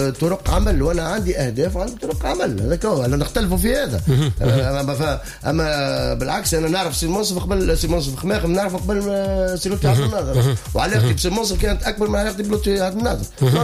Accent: Sfax, Sfax Governorate, Tunisia; now in Hammam Sousse, Tunisia; أني مولود في صفاقس وعشت في صفاقس

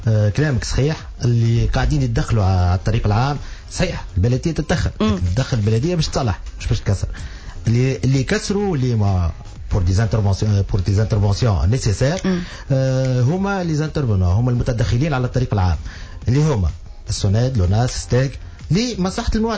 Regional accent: Sousse, Sousse Governorate, Tunisia; احنا في بلدي سوسه

